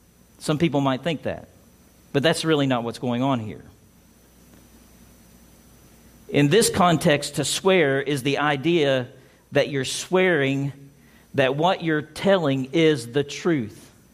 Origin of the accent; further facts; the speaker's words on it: the South, United States; It's like if I went to New York with my accent, it would be obvious to everyone there that I wasn't from there, but I was from the South, right?